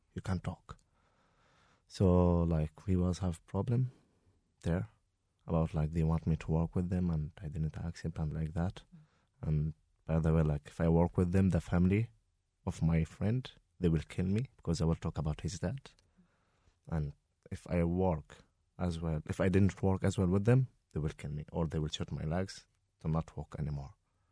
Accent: Gaza, Gaza Strip, Palestine; also born or lived in Iraq; Yeah. I was born in 1991 in Iraq. And we and my family, we left Iraq to move to Gaza in 1994. I born in Iraq.

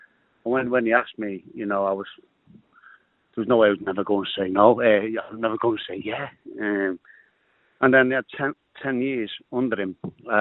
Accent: Liverpool, North West England, United Kingdom; born there; I was born in Liverpool. Could play for England, you know, and Ireland.

